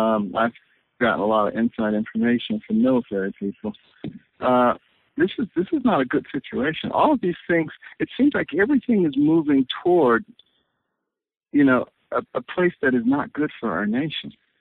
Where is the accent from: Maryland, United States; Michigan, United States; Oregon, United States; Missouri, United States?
Michigan, United States; Detroit; I grew up in Detroit, and, you know, it was once the most prosperous city in the nation